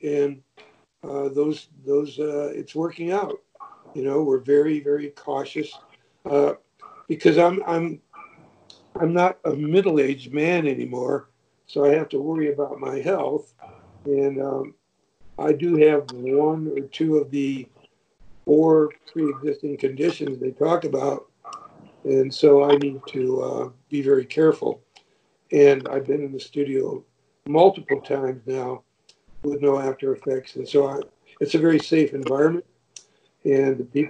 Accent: Michigan, United States; now in Georgia, United States; a lot of people don't know that I live in Georgia now. But I'm from Michigan, spent my whole life there.

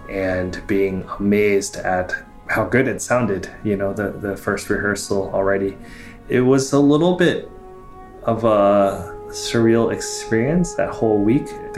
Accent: Beijing, China; So I was born in Beijing, China in 1978. I have very good memories of my childhood in Beijing. I grew up with my grandparents, who were both very successful doctors.

